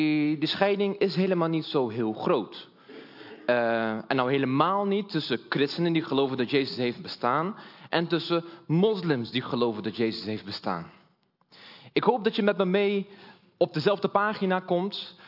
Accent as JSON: {"language": "Dutch", "country": "Brazil", "said": "Ik kom uit Brazilië. Net als mijn moeder die daar zit."}